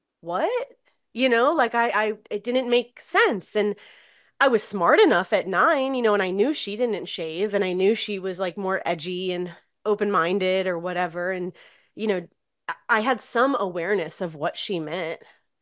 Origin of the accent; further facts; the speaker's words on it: Florida, United States; I'm from Florida and we're in the Keys.